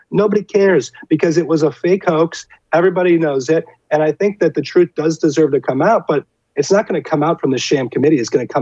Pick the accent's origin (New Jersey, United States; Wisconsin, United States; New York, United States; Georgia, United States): Wisconsin, United States; it was one of the coldest days that I could remember. I'm from Wisconsin. I was freezing.